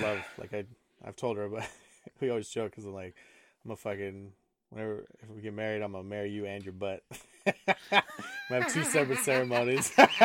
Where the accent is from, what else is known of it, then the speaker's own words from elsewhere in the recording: Las Vegas, Nevada, United States; And I remember growing up in Vegas, like everybody was, well, I'm sure it's still this way, but everybody was super fake.